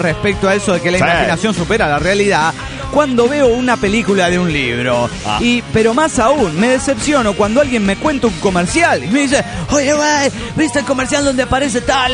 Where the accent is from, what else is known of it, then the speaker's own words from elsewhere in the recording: Cuernavaca, Morelos, Mexico; de Cuernavaca, Morelos, México.